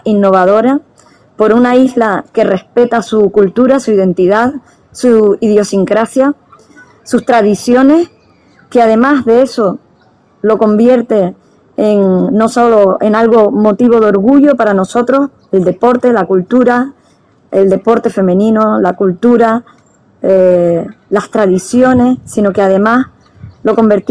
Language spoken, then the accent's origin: Spanish; Canary Islands, Spain; como los tinerfeños somos amables con el sector turístico.